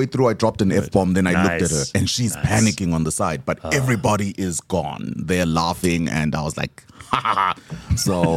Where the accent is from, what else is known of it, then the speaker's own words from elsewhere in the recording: Zimbabwe; I'm from Zim, so I can speak Zulu, but you can tell my Zulu is not here.